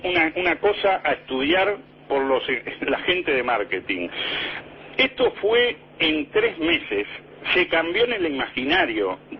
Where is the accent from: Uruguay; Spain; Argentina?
Uruguay; te preguntan, ¿sos uruguayo o argentino? No, uruguayo.